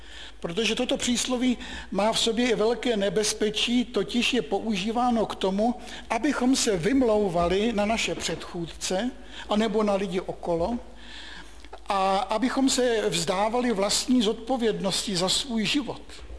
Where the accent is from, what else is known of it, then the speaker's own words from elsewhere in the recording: Bohemia, Czechia; tak už jsem se téměř přihlásil, že jsem taky z Čech